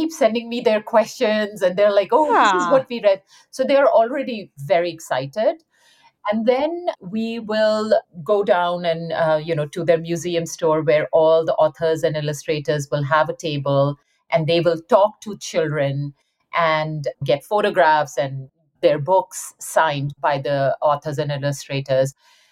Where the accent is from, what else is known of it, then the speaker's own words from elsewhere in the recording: India; I grew up in India